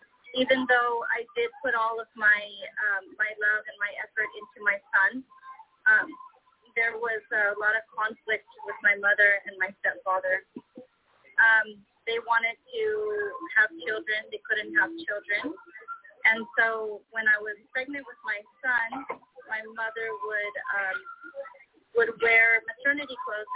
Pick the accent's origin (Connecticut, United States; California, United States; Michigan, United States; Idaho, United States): Idaho, United States; also born or lived in Oregon; So I was born in Idaho, and I grew up in Idaho and in Oregon mostly, but I've traveled around a lot